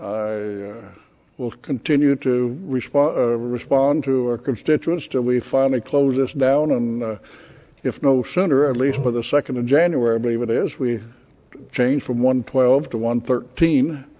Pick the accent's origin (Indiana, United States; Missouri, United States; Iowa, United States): Iowa, United States; well, no, we're from Iowa. We don't do things like that.